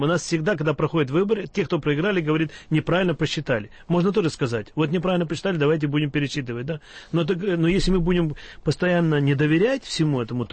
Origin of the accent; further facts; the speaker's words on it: Russia; Я в России тоже, Ефим, я россиянин.